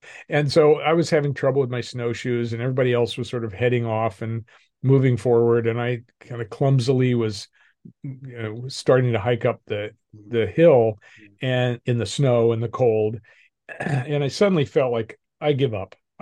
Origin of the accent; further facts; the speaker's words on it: Denver, Colorado, United States; So I grew up in Denver, middle-class family.